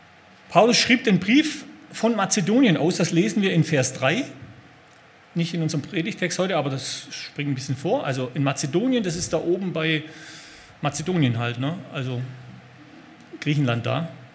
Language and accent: German; Aalen, Baden-Württemberg, Germany; Also Obacht geben, sagen wir in meiner Heimatstadt Aalen.